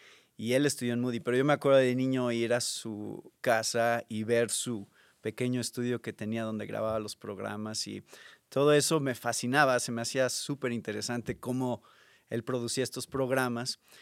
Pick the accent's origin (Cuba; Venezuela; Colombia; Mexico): Mexico; Mexico City; yo nací en Ciudad de México, crecí en Ciudad de México y ahí es donde estoy sirviendo ahorita como pastor también.